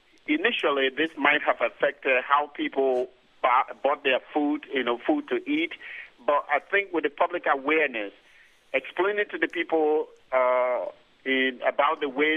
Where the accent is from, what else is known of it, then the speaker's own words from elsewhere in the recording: Liberia; I'm from Liberia